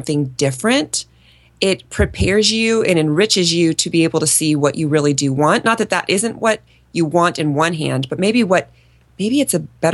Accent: Minnesota, United States; now in California, United States; I would say going to San Diego and really growing up in Minnesota, I did not appreciate the metaphor.

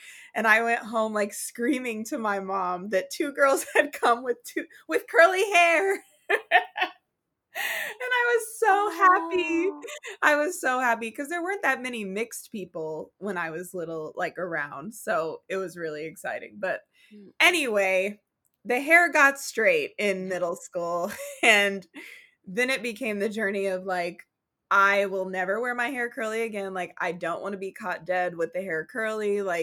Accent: Oklahoma, United States; I grew up in Oklahoma though.

